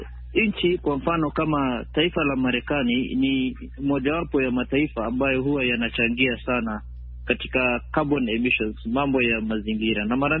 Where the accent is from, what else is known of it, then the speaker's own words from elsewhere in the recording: Kenya; Mimi kama Mkenya nina matarajio